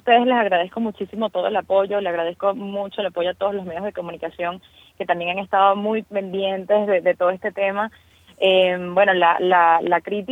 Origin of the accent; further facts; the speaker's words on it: Valencia, Carabobo, Venezuela; soy valenciana, soy de Valencia, de Carabobo.